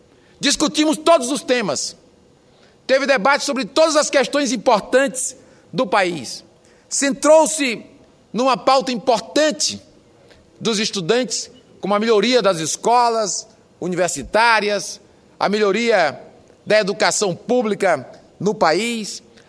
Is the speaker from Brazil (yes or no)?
yes; Fortaleza, Ceará, Brazil; Lá na minha cidade, em Fortaleza, no meu estado do Ceará